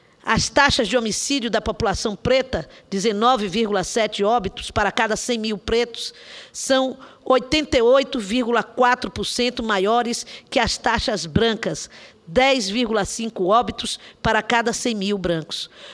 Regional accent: Bahia, Brazil; em especial da minha terra, da Bahia

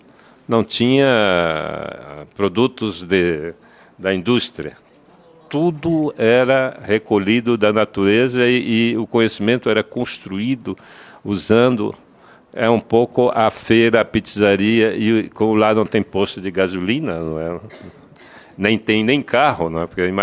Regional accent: Amazon, Brazil; Eu sou da Amazônia, eu nasci na margem de um rio, e eu vivi na margem do rio até os 7 anos de idade. E aí é que eu cheguei à cidade para me alfabetizar.

